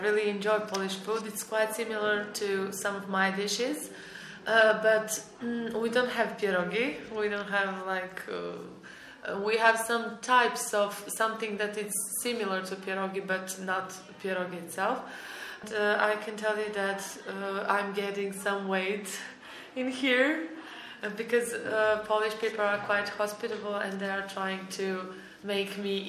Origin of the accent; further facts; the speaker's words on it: Montenegro; first language Montenegrin; English is a second language; My mother tongue is called Montenegrin, but actually it's one of the languages, Slavic languages, that comes from Serbo-Croatian, ex-Serbo-Croatian.